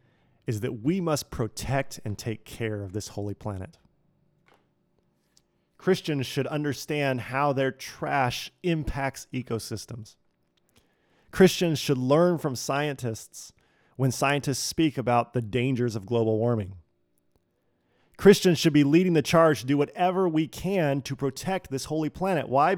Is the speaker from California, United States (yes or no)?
yes; Redlands, California, United States; Because I grew up in Redlands, California, and I never heard anybody talk about how beautiful it was.